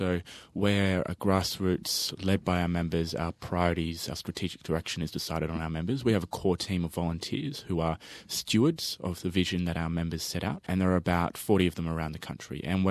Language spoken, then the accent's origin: English; Brisbane, Queensland, Australia; I grew up in Brisbane. My mum's Chinese, my dad's Italian.